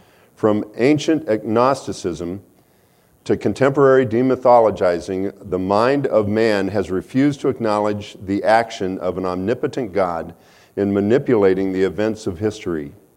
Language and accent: English; Midwest, United States; I grew up in the Midwest, I can say that. It's all flat and cornfields.